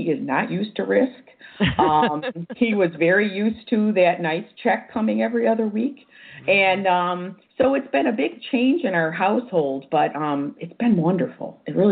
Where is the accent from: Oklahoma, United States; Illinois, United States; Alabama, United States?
Illinois, United States; Chicago; You know, I am an Irish Catholic girl from the south side of Chicago. We do not do tofu.